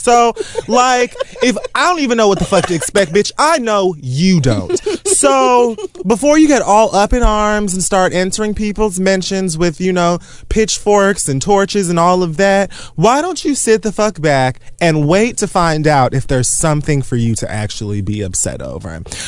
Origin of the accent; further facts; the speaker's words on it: Florida, United States; It's just a thing that I do. I'm from Miami-Dade County.